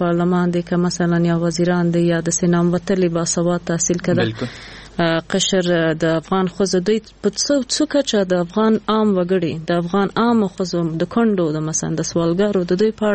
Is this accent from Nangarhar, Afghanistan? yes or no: yes; Nangarhar, Afghanistan; مونږ خو د جلال آباد یو کلی نه یو